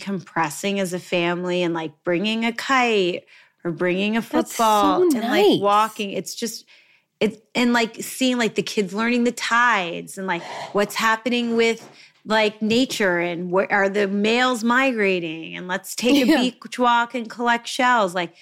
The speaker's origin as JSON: {"language": "English", "town": "Los Angeles", "region": "California", "country": "United States", "tie": "born or raised there", "said": "Yep, I grew up in the Valley."}